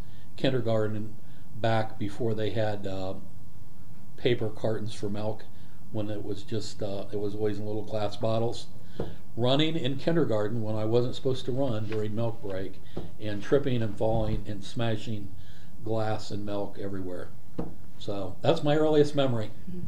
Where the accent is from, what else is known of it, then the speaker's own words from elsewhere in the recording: Van Wert, Ohio, United States; born there; I was born in Van Wert, Ohio. It's a little small town in northwest Ohio in 1953.